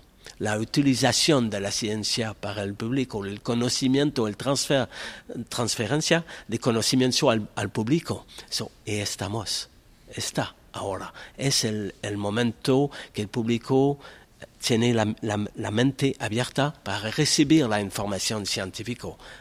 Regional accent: Montreal, Quebec, Canada; Spanish is a second language; now in Barcelona, Spain; soy de Montreal al origen, vivo en Barcelona después de 5 años

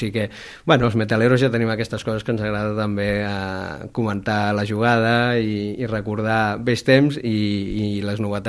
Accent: Sant Andreu de la Barca, Catalonia, Spain; els dos som baixobregatins, jo soc de Sant Andreu de la Barca

